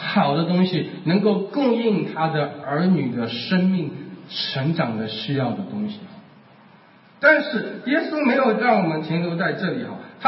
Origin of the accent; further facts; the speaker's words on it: Shanghai, China; 我小的时候也住在杨浦区，我们那个弄堂左边是一个厂，右边是一个工厂